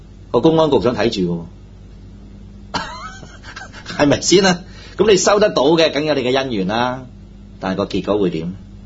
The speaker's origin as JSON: {"language": "Cantonese", "region": "Guangdong", "country": "China", "said": "因為我哋中國嘅廣東人啱唔啱啊？我哋講廣東話"}